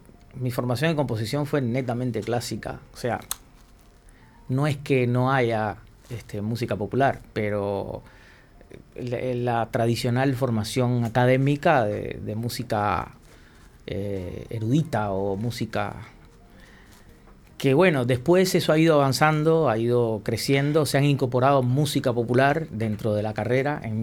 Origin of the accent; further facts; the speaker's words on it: Havana, Cuba; born there; Soy nacido en La Habana, sí.